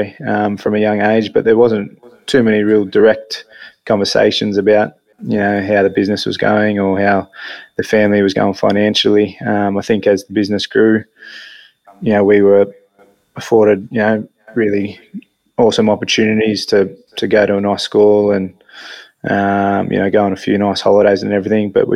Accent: Canberra, Australian Capital Territory, Australia; So I grew up in Canberra.

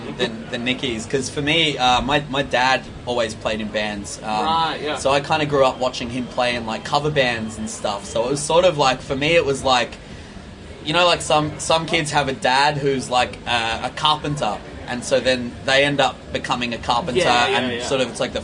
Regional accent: Victoria, Australia; I learnt to kind of leave my hometown and, you know, explore other places around Melbourne, and, you know, even just like learning to catch a train to get into the city

